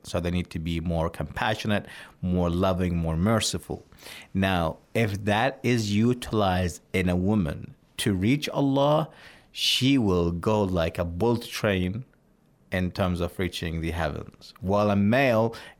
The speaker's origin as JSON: {"language": "English", "country": "Australia", "said": "I am from Australia, as you can tell from my accent."}